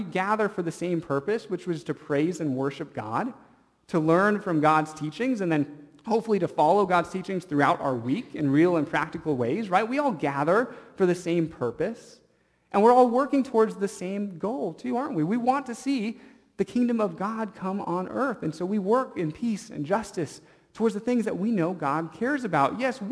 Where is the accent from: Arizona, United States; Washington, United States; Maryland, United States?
Washington, United States; Seattle; I grew up in Seattle, and so from a young child, I was rooting on for the Seahawks.